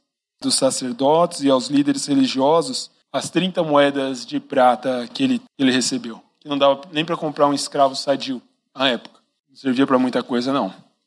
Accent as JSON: {"language": "Portuguese", "country": "Brazil", "said": "A gente é brasileiro, é difícil pensar em guerra, né?"}